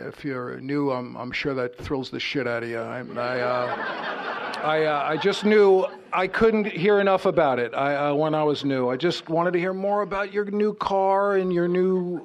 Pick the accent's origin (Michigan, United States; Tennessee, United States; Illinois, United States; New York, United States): New York, United States; Bronx; And I grew up in the Bronx to a completely insane family.